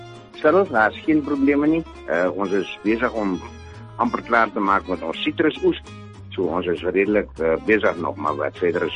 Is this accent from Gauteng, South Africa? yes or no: no; Keimoes, Northern Cape, South Africa; also born or lived in Bloemfontein; ek is maar een boorling van die Noordkaap. Ek is op Keimoes gebore. Ek het in Abington gematrikuleer en toe is ek Bloemfontein toe, Weermacht toe.